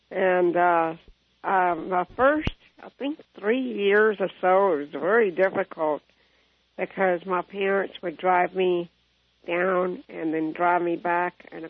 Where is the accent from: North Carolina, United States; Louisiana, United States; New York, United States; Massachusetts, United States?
Louisiana, United States; Shreveport; born there; I was born in Shreveport, Louisiana, on December 3rd, 1962.